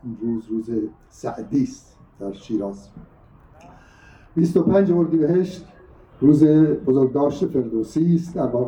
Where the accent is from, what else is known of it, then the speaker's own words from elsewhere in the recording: Khorasan, Iran; من از خراسان آمدم، با وجود فردوسی در واقع بزرگ شدم، در نام فردوسی و در خون فردوسی